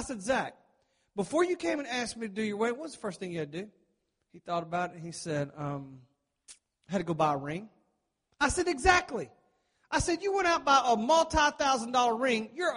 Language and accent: English; Texas, United States; And we're from Texas. And we do rodeo. And so not everybody in Texas does that.